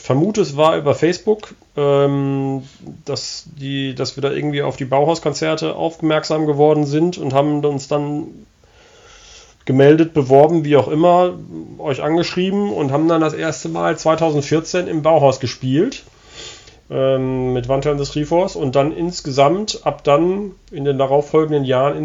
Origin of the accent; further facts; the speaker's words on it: Wilhelmshaven, Lower Saxony, Germany; wir kommen ja beide aus Wilhelmshaven, hatten wir schon erwähnt.